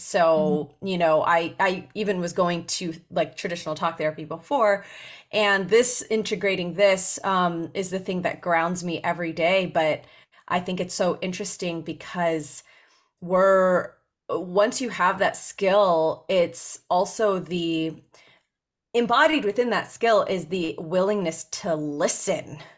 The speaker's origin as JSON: {"language": "English", "country": "India", "said": "I say that being Indian, coming from an Eastern background, it's new to us in the Western world as far as what's accepted."}